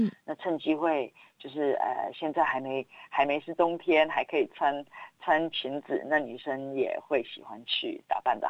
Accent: Australia; also born or lived in Hong Kong; 我小的时候真的在这边长大完全不太了解

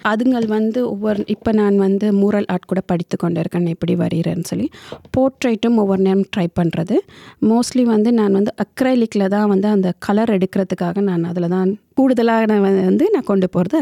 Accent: Kandy, Central Province, Sri Lanka; moved away as an adult; also born or lived in India; now in Sydney, Australia; நான் பிறந்தது வளர்ந்தது எல்லாமே இலங்கை. அண்டு நான் இலங்கையில் கண்டி என்ற மாவட்டத்தில் வந்து பிறந்து வளர்ந்தேன். சிறுகாலங்கள் வந்து கலவர காலங்கள் நான் இந்தியாவுக்கும் இடம்பெயர்ந்து அங்கும் சிறுகாலங்கள் படித்து வளர்ந்து வந்து மீண்டும் இலங்கையில் வந்து

